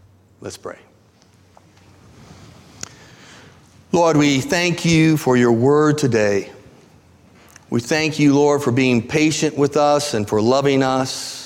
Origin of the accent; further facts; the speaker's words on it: Midwest, United States; There are certain things that I do because I grew up in the Midwest, environmental.